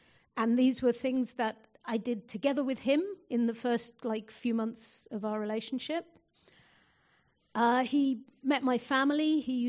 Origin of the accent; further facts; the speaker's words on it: London, United Kingdom; I come from London.